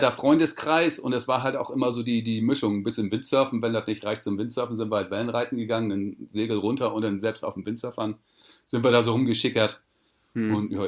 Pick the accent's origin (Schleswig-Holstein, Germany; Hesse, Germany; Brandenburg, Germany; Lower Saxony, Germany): Schleswig-Holstein, Germany; Sylt; now in Munich, Germany; Also ursprünglich komme ich von der Insel Sylt. Also München ist gar nicht meine Heimat. Mhm. Und auf Sylt bin ich geboren und aufgewachsen. Und da bin ich dann natürlich auch mit dem Meer und mit den Wellen in Verbindung gekommen.